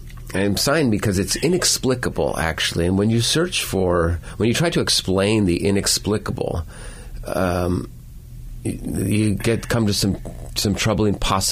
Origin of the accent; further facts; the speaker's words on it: the West, United States; I'm a loyal American. I'm an American kid. I grew up in a military town in the West.